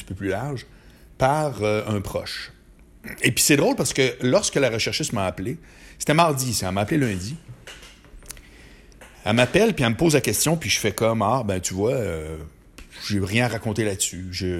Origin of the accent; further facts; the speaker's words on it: Quebec City, Quebec, Canada; now in Montreal, Canada; moi, je suis de Québec, mais je suis arrivé à Montréal